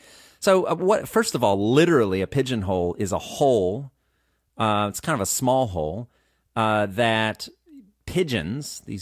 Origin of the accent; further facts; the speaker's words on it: United States; For example, I'm an American and I live abroad, so I'm interacting with people from many different countries all the time.